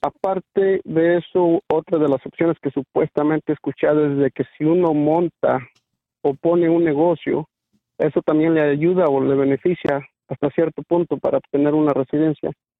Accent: Mexico; yo soy de México

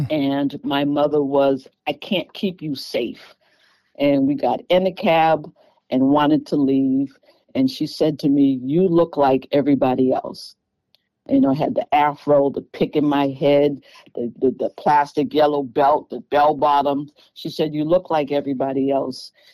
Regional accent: Boston, Massachusetts, United States; I lived in Dorchester when I grew up in Boston, and Boston was always known for being racist.

